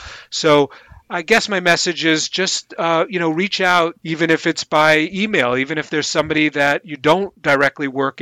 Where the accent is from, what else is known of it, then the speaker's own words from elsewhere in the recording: New York, United States; And of course, I'm from New York.